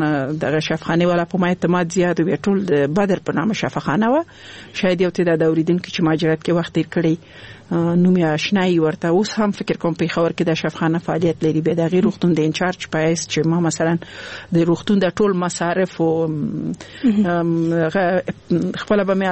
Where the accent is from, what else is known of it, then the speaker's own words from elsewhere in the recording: Laghman, Afghanistan; also born or lived in Nangarhar; زه خپل د لغمان ولایت یم او زما مور غوښتل چې زه باید ښځای کې درس وایم، نو ځکه هغه په لغمان کې وزه ماما کور کې په ننګرهار کې پریښی وم.